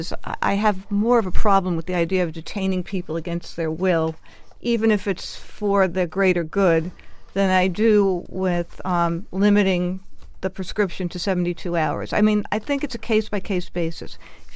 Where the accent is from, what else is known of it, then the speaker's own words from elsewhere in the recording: New York, United States; I grew up on Long Island. My dad was a Brooklyn Dodgers fan who had his heart broken, and then he became a Mets fan, took me to Mets games. We went on the Long Island Railroad.